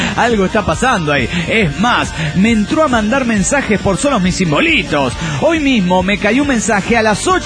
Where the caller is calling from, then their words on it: Guadalajara, Jalisco, Mexico; de Guadalajara.